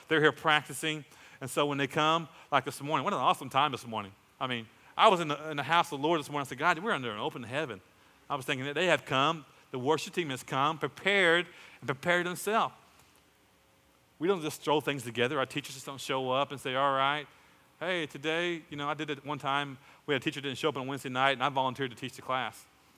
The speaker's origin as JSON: {"language": "English", "town": "Muskogee", "region": "Oklahoma", "country": "United States", "tie": "born or raised there", "said": "And many of you don't know this, but I was raised in Muskogee, Oklahoma."}